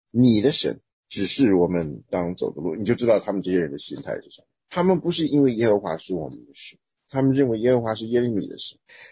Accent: Taiwan; now in United States

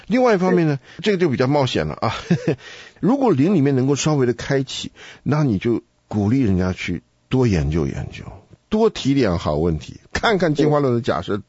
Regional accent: China; 你说我们中国人历史这么长

